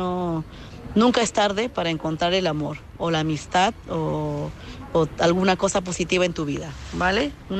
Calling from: Madrid, Community of Madrid, Spain; de Madrid.

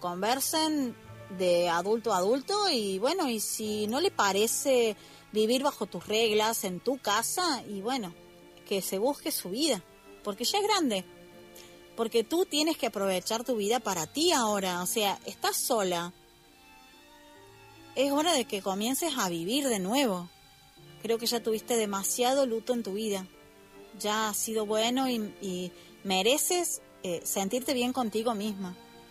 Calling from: Argentina; desde Argentina.

